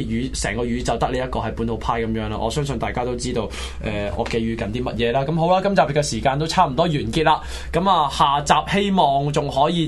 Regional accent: Hong Kong; 上一次香港嘅未來，香港嘅前途係冇我哋香港人份決定

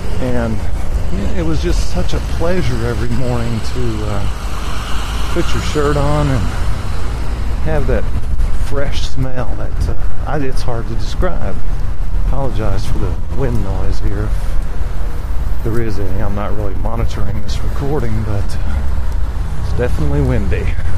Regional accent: Crete, Nebraska, United States; born there; the little town where I was born at in Nebraska, in Crete, Nebraska, has a corn mill there.

